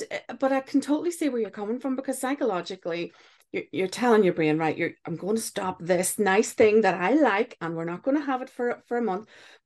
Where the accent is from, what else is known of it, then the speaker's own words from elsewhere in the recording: Ireland; growing up in Ireland as an Irish Catholic